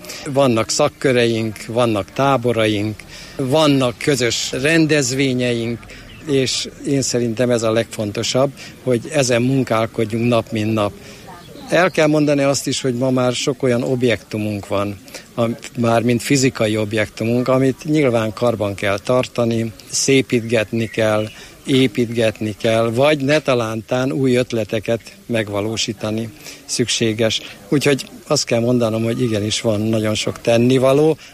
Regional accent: Sárospatak, Borsod-Abaúj-Zemplén, Hungary; mi úgy nőttünk föl, mint egy asszimilálódott közösség, tehát Sárospatakhoz nagyon szorosan hozzátartozóan, és az eredetünket nem nagyon ismertük.

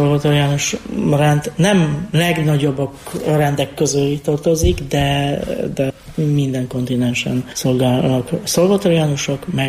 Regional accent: Bielsko-Biała, Silesian Voivodeship, Poland; Hungarian is a second language; now in Hungary; Én déli részből származom, Bielsko-Biała nevű városból. Ez ipari város, 190 ezeren laknak mostanában ebben a városban.

